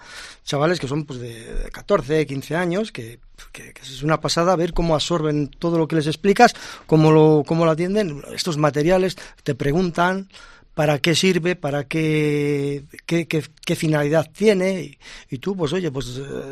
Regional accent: La Serna, Castile and León, Spain; Somos de ahí, de la Serna, y el río Carrión, pues ribereños de toda la vida

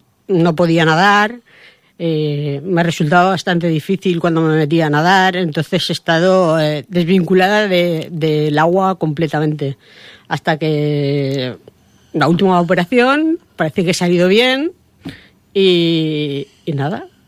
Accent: Vila-real, Valencian Community, Spain; Y la verdad es que, y sobre todo al pueblo de Villarreal, es mi pueblo, es donde nací y tenía que hacer algo.

